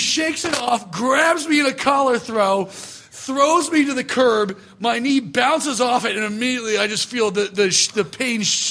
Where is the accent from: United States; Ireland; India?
Ireland; As an Irishman, I just, that guy's my hero.